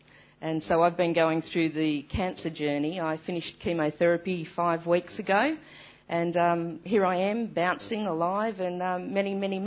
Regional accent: Newcastle, New South Wales, Australia; I'm from Newcastle in Australia. It's a couple of hours north of Sydney.

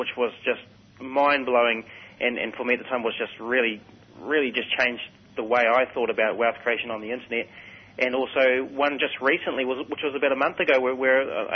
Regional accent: Auckland, New Zealand; I'm from Auckland, New Zealand

